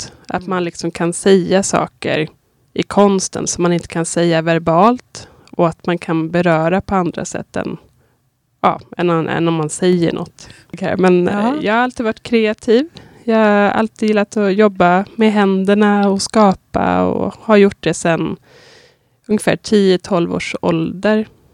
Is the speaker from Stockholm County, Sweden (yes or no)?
yes; Nacka, Stockholm County, Sweden; born there; föddes jag i Nacka 1987 och jag är utbildad vid Viks folkhögskola, Edinburgh's Telford College i Skottland och Konstfack.